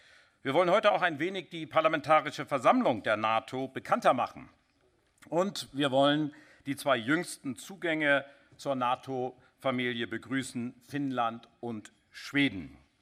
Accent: Schleswig-Holstein, Germany; das ist für mich als Schleswig-Holsteiner nicht ganz leicht, in Niedersachsen

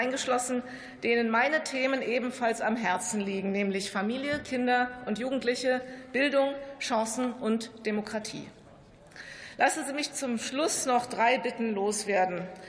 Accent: Frankfurt, Hesse, Germany; Ich komme aus Frankfurt, der Stadt der Paulskirche.

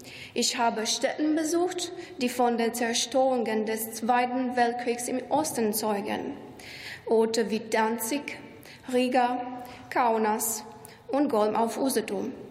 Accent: Romania; Ich komme aus Rumänien, aus einem kleinen Dorf, das einst an das österreichisch-ungarische Reich grenzte. Im Laufe der Zeit gehörte mein Dorf zu verschiedenen Regionen und Herrschaftsbereichen.

